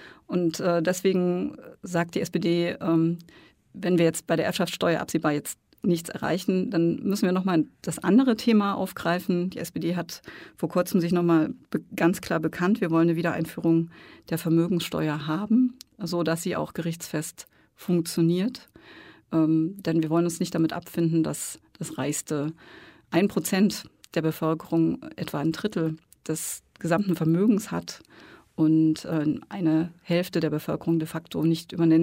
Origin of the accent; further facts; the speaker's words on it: Saxony, Germany; die ich als Sozialdemokratin und gerade als Sächsin nicht mehr wirklich gut ertragen kann.